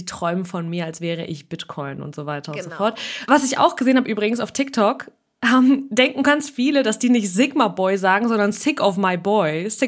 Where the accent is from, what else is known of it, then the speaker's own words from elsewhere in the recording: Russia; Weil wir kommen ja aus Russland und da ist dieses Image vielleicht auch nicht zu unbeliebt